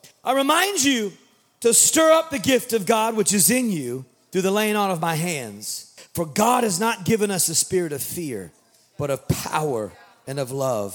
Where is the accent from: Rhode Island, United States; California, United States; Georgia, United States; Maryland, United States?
California, United States; Sonoma; That's where we grew up, in the tough streets of Sonoma, Napa, wine country.